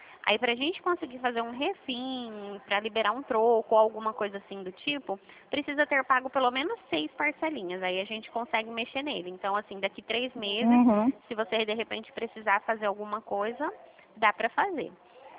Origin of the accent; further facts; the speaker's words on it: São Paulo, Brazil; eu sou de São Paulo.